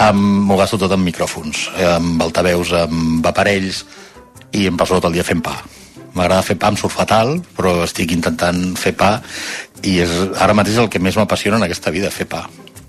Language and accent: Catalan; L'Hospitalet de Llobregat, Catalonia, Spain; tinc 57 anys, sóc de l'Hospitalet de Llobregat, porto 23 anys